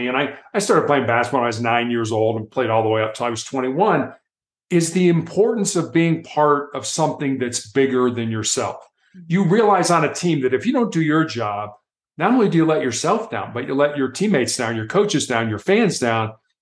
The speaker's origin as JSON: {"language": "English", "town": "Chicago", "region": "Illinois", "country": "United States", "tie": "born or raised there", "said": "When I was growing up in Chicago, Indiana University had a basketball coach by the name of Bobby Knight."}